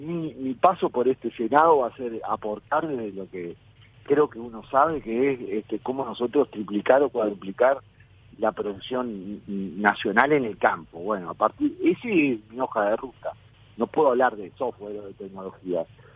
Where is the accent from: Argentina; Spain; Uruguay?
Uruguay; nosotros, como uruguayos